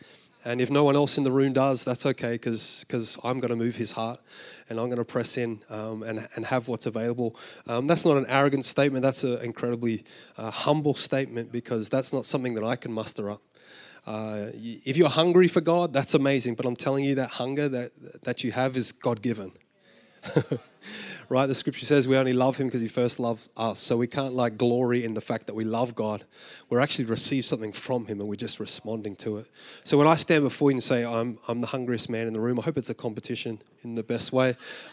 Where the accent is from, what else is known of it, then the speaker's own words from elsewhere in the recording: Australia; now in United States; I am Australian. I live in America. I have lived in America for a very, very long time.